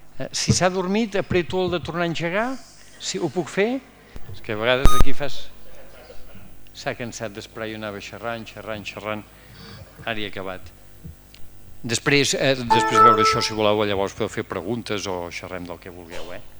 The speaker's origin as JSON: {"language": "Catalan", "town": "Vic", "region": "Catalonia", "country": "Spain", "said": "jo sóc de Vic, a Cal Menxaire, i encara hi és coneguda la casa"}